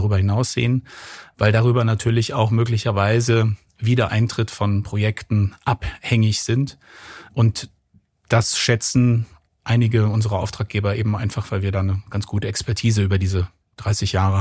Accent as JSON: {"language": "German", "town": "Cologne", "region": "North Rhine-Westphalia", "country": "Germany", "tie": "born there", "said": "ich habe eben schon gesagt, 1969 geboren in Köln."}